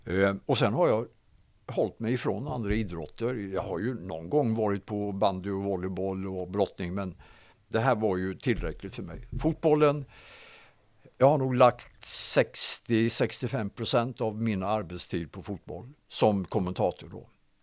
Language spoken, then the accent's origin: Swedish; Hovslätt, Jönköping County, Sweden; Jag är ju uppväxt i Hovslätt, i Hovslätts idrottsklubb och Hovslätts BTK.